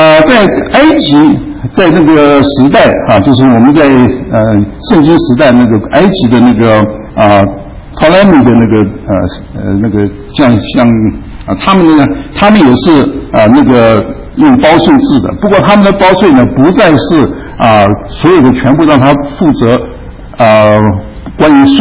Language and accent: Chinese; China; 就是像在这个我们中国抗战的时候啊